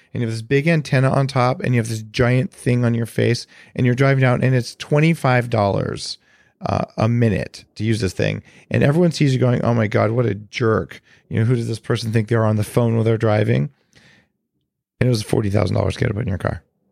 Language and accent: English; California, United States; Yeah, I'll give you that. But I know I'm from Silicon Valley.